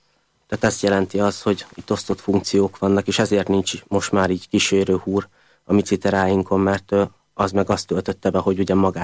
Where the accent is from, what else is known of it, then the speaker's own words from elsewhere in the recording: Tiszafüred, Jász-Nagykun-Szolnok, Hungary; also born or lived in Miskolc; now in Budapest, Hungary; Én Miskolcon születtem, de Tiszafüreden nőttem föl. Ez lesz a harmadik éve most már, hogy így Budapesten élek.